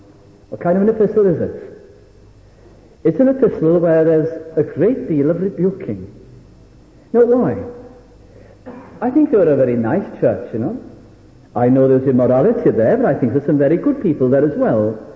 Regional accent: Wales, United Kingdom; And also in the history of our nation, as Welsh people, that we can point historically to great times.

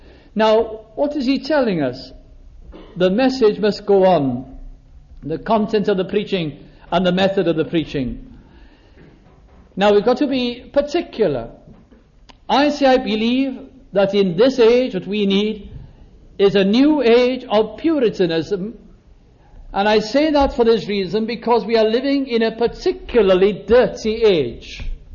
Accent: Wales, United Kingdom; Although I am myself a Welsh person and living in Britain and belonging to the United Kingdom

